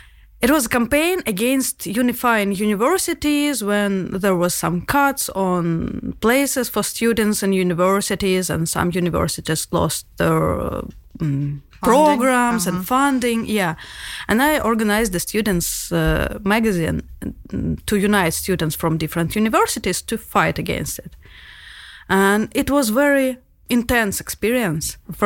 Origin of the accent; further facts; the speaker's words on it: Russia; English is a second language; moved away; I am from Russia. You could already tell that by my tough accent. I left my country and since then I have to adapt all the time.